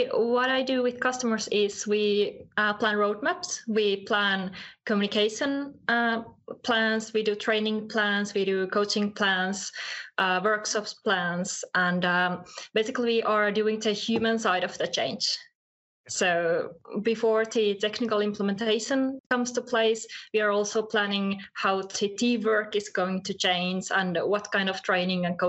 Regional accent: Helsinki, Uusimaa, Finland; I'm from Finland, I live in Helsinki.

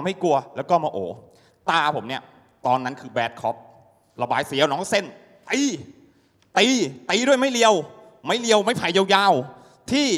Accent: Sisaket, Thailand; also born or lived in Bangkok; ผมเป็นเด็กที่เกิดจังหวัดศรีสะเกษเกิดที่กรุงเทพไปโตจังหวัดศรีสะเกษพ่อคุณแม่ทำงานที่นี่ส่งไปให้ตากับยายเลี้ยง

